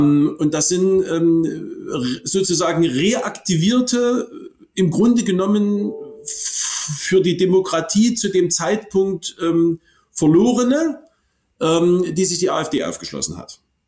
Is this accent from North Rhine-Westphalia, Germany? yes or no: no; Hohenstein-Ernstthal, Saxony, Germany; In meiner Heimatstadt Hohenstein-Ernstthal